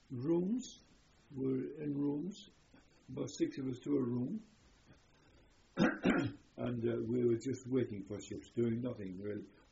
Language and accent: English; United Kingdom; The USO gave us tickets, and we were looked after as British sailors we were.